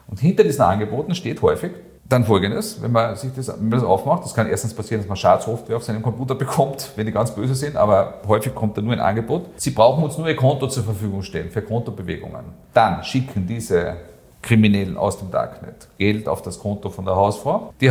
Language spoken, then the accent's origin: German; Austria; Bei uns in Österreich ist es noch so, dass man das als eigene Straftat hat